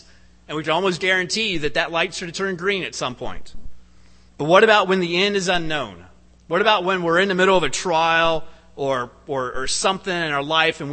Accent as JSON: {"language": "English", "town": "Cincinnati", "region": "Ohio", "country": "United States", "tie": "born or raised there", "said": "I grew up in Cincinnati, Ohio, where at the height, we had 1,600 people attending Holy Days."}